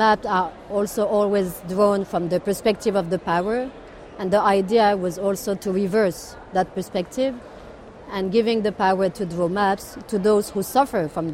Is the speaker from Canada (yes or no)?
no; Morocco; I am from Morocco. And I have seen myself in the early 90s when I was a kid there.